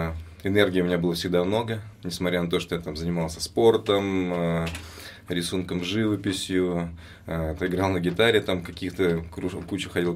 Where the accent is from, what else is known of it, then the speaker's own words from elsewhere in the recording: Vyshny Volochyok, Tver Oblast, Russia; now in Moscow, Russia; Родился я сам в Твери. В раннем возрасте родители переехали в Вышний Волочек. Это маленький город между Петербургом и Москвой. На тот момент население было 60 тысяч человек.